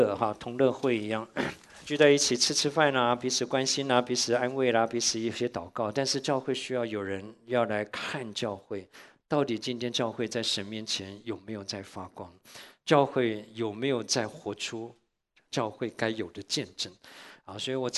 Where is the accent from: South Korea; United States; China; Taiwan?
China; Shandong; 我们山东人的杠子头就是又干又硬的，可是很好吃哈啊。